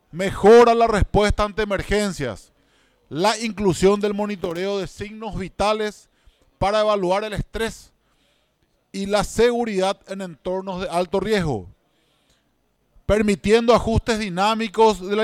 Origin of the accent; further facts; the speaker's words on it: Paraguay; como paraguayos y en mi caso, como legislador de la República de Luque